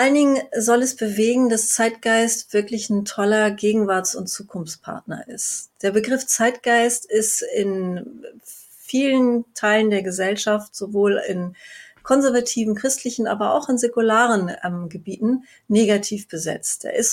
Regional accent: Hamburg, Germany; born there; ich lebe in Hamburg, wo ich auch geboren bin. Und ich lebe hier mit meiner Familie.

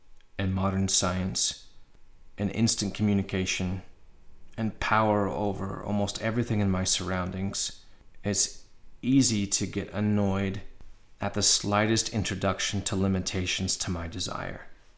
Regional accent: Little Rock, Arkansas, United States; And I know this feeling, growing up in Little Rock, Arkansas, driving over the river and just ignoring it because we have these enormous bridges.

